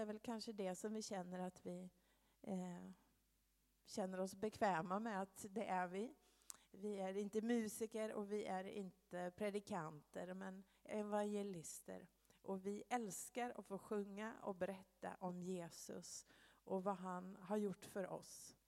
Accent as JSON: {"language": "Swedish", "town": "Sandviken", "region": "Gävleborg County", "country": "Sweden", "tie": "born or raised there", "lives_now": "Arvika, Sweden", "said": "innan det så är jag född och uppvuxen i Sandviken i Gästrikland. Så jag har inte riktigt den fina värmländskan som David har."}